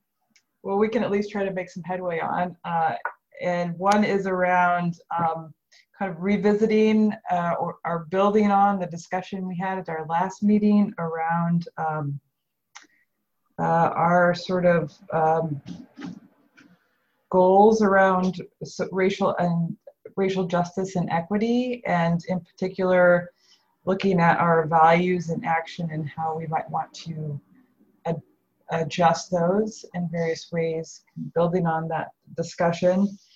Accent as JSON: {"language": "English", "town": "Omaha", "region": "Nebraska", "country": "United States", "said": "from Omaha. I'm in Omaha, Nebraska."}